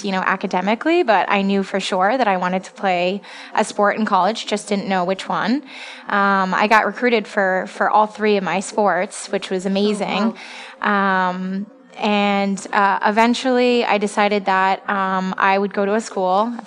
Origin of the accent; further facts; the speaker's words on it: Vermont, United States; I grew up in Vermont, so it's fairly common up there to be ice skating and skiing and snowboarding and all that.